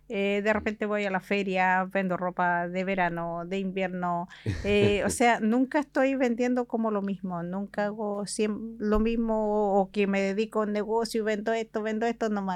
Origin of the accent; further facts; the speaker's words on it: Chile; pero también aportamos al país, también somos parte de Chile y también somos ciudadanos.